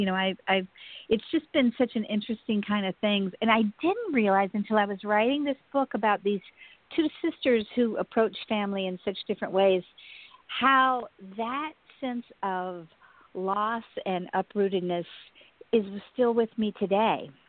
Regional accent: the South, United States; I grew up in the South. You can't hear it in my voice, I'm sure. But I come from this long line of outrageous storytellers.

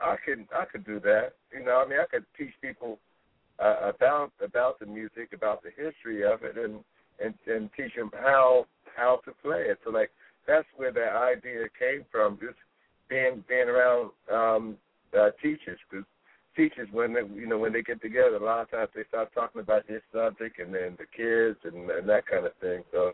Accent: Philadelphia, Pennsylvania, United States; Well, I was born in Germantown Hospital, but I grew up in North Philly.

